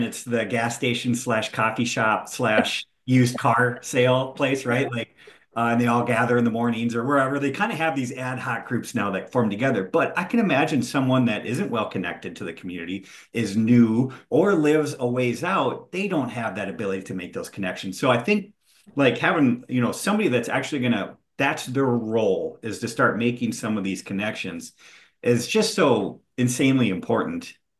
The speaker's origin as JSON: {"language": "English", "town": "Hancock", "region": "Minnesota", "country": "United States", "tie": "born or raised there", "said": "I grew up in Hancock, Minnesota. So if you know where that is, by Morris."}